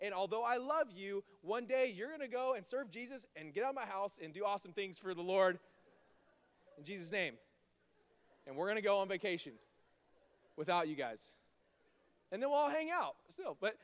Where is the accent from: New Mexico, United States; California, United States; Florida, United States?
California, United States; Bakersfield; I'm from Bakersfield.